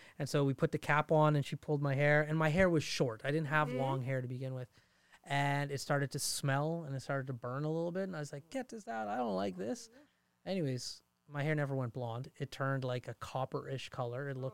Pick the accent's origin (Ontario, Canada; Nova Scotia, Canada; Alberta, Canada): Alberta, Canada; Fort McMurray; And I grew up here in Fort McMurray, Alberta.